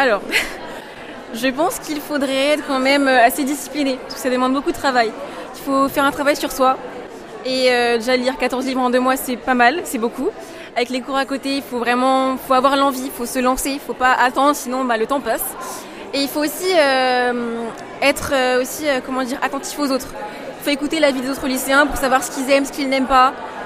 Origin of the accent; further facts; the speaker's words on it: Martinique; je viens de la Martinique. Je suis une élève de terminale dans un lycée privé qui s'appelle le séminaire Collège à Fort-de-France.